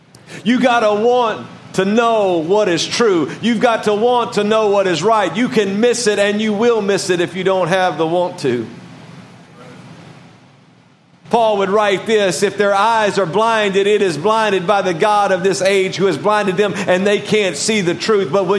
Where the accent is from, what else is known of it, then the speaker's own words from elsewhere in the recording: Louisiana, United States; I was raised in Louisiana. And the station that played the Saints games where I live, I was raised outside of Baton Rouge primarily. It's about an hour from New Orleans